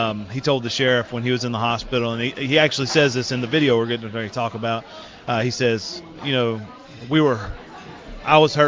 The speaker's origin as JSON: {"language": "English", "town": "Leslie", "region": "South Carolina", "country": "United States", "tie": "born or raised there", "said": "Born and raised in York County, grew up in the little area of Leslie, outside of Rock Hill, now living the Catawba area. That's where my family's from."}